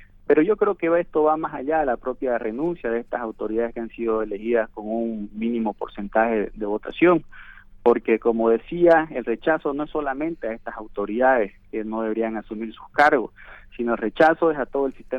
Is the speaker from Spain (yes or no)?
no; Bolivia; las preocupaciones comunes que tenemos como bolivianos